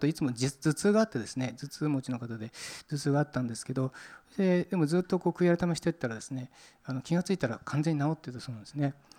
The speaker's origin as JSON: {"language": "Japanese", "region": "Fukuoka", "country": "Japan", "said": "福岡から来ました、"}